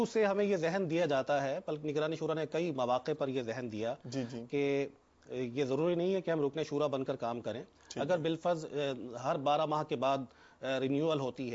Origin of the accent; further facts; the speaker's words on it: Multan, Punjab, Pakistan; میرا تعلق پنجاب سے ہے, مدینۃ الاولیاء سے ہے